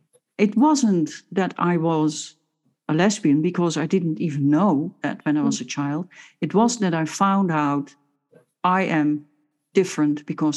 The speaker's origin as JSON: {"language": "English", "country": "Netherlands", "moved": "yes", "lives_now": "United Kingdom", "said": "Because when I came in the UK, I come from the Netherlands."}